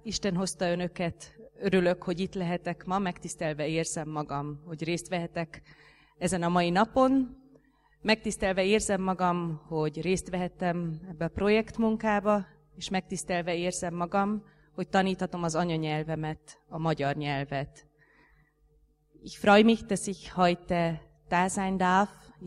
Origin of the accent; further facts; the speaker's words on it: Hungary; first language Hungarian; German is a second language; dass ich meine Sprache, meine Muttersprache Ungarisch unterrichten darf.